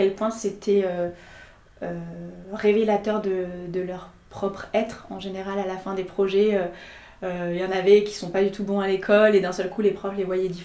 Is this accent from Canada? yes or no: no; Arnouville, Île-de-France, France; C'est un collectif qui est basé dans le Val d'Oise, où j'ai grandi, à Arnouville. Donc c'est plutôt un territoire défavorisé à côté de Sarcelles-Villiers-le-Bel, où il y a beaucoup de cités